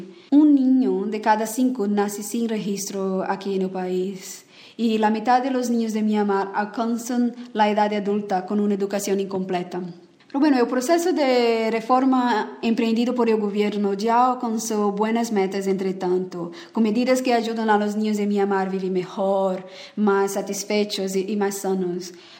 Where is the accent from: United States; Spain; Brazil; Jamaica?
Brazil; trabajo en Myanmar con UNICEF y soy de Brasil.